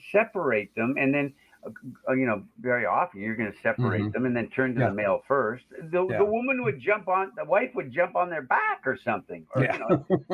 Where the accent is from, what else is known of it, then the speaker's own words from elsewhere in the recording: Billings, Montana, United States; I grew up in Billings, and up until I was 10, which was when my father left.